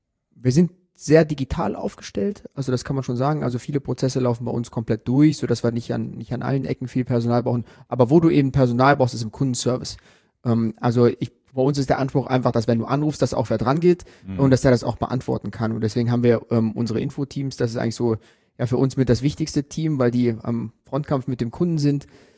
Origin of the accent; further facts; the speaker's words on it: Uslar, Lower Saxony, Germany; dass wir einen Standort haben in Uslar, da wo ich herkomme.